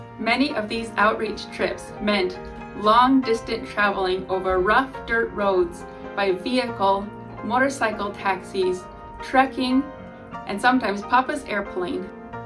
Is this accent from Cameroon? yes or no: yes; Cameroon; waiting to catch my first glimpse of the village of Sabka that would be our new home. It was exciting growing up in Africa.